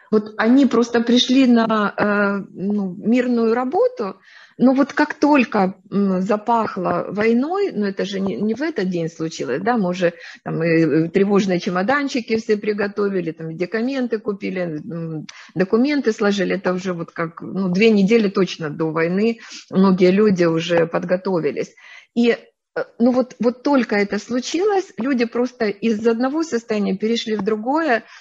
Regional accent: Ukraine; такая гордость за то, что я украинец

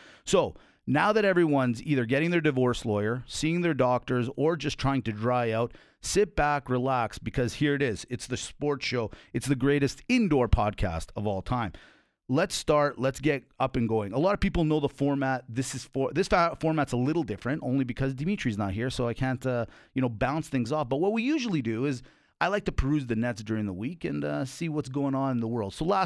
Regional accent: Calgary, Alberta, Canada; I'm born and raised in Calgary, and I've never seen this city this consumed by the Stampede.

